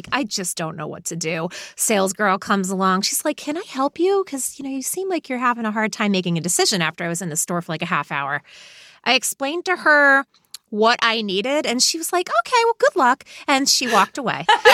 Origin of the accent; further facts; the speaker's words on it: New England, United States; I drink beer. I'm from New England. I talk like this. No, I don't at all, ever.